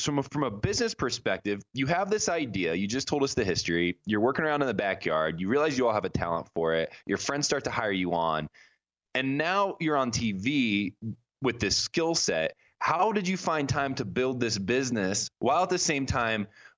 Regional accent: Indiana, United States; I grew up in Indiana, and I'm listening to you guys right now

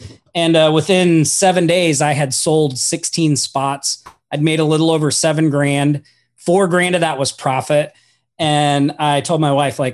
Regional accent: Oklahoma, United States; So I'm originally from Oklahoma, and I was like a restaurant manager back there

